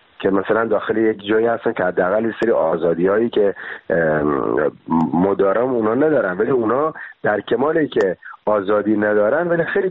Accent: Bushehr, Iran; moved away as an adult; now in Paris, France; ولی بچه بوشهرم و بعدش هم الان 17 سال پاریس زندگی می‌کنم

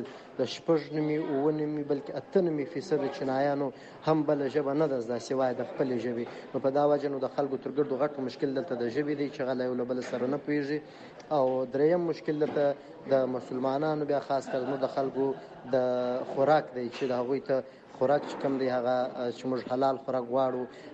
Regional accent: Balochistan, Pakistan; موږ د بلوچستان ایالت تقریبا یو 15 صحافیان یو

